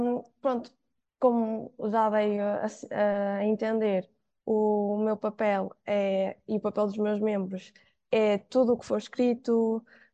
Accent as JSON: {"language": "Portuguese", "region": "Aveiro", "country": "Portugal", "said": "sou aqui do Oliveira das Mães, sou aqui da Aveiro"}